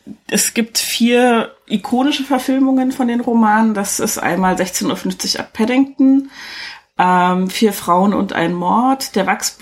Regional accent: East Germany, Germany; Ich komme aus dem Osten, ich kenne das nicht.

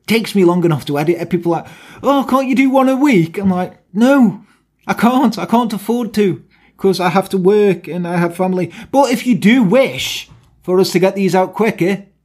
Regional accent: Australia; I'm Australian. If you need an Australian accent, let me know, and I'll do it for you.

